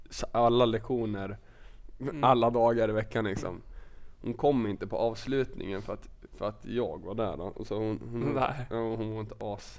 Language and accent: Swedish; Hällberga, Södermanland, Sweden; Min kompis, eller granne också för en del, i Hällberga där jag är uppvuxen.